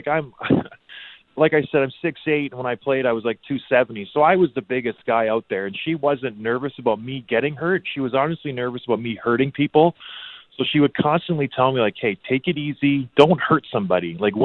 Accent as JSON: {"language": "English", "town": "Edmonton", "region": "Alberta", "country": "Canada", "tie": "born or raised there", "said": "I was born in Edmonton, Alberta, grew up in a trailer park."}